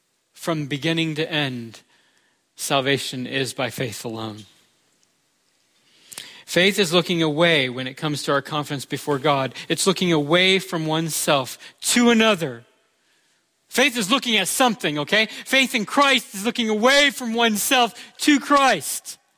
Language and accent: English; Deep South, United States; I'm from the Deep South, though, so I have an excuse.